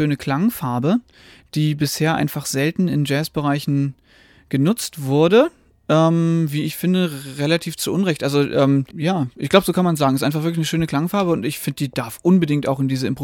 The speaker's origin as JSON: {"language": "German", "region": "Northern Germany", "country": "Germany", "said": "wir als Norddeutsche finden das hier ja total schön mit den ganzen Hängen, ne, mit den Bergen"}